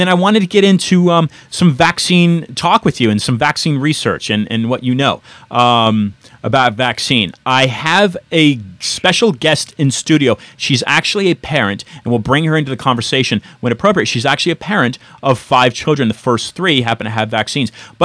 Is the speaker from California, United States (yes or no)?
yes; San Francisco, California, United States; moved away as an adult; now in Miami Beach, United States; And I'm originally from San Francisco, so you know a little bit about me. I moved to Miami Beach about 4 years ago.